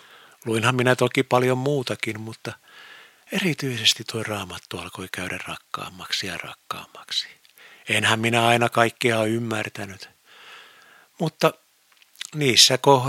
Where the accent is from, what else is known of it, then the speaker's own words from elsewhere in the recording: Turku, Southwest Finland, Finland; En tiedä, löytäisinkö mistään kotikaupungistani Turusta